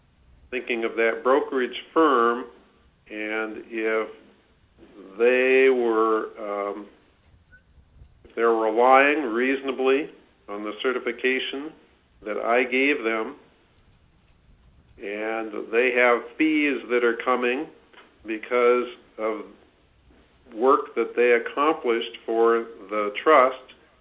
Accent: California, United States; now in Alaska, United States; I came originally from California

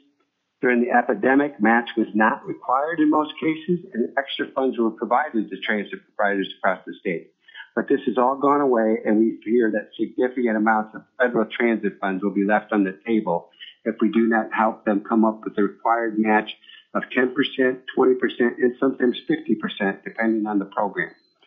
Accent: Homer, Alaska, United States; I'm from Homer and Executive Director of the Governor's Council on Disabilities and Special Ed.

